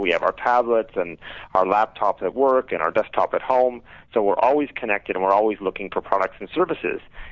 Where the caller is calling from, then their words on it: Hollywood, California, United States; I'm in Hollywood.